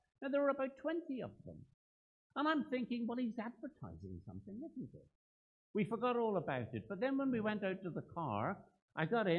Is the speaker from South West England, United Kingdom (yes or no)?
no; Northern Ireland, United Kingdom; Obviously, I'm Northern Irish, but it's very true.